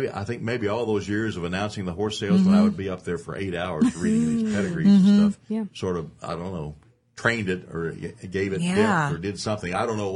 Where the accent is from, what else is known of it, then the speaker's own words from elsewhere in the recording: Kentucky, United States; well, you're lucky I'm not there because I'm from Kentucky, and I would make you look really bad.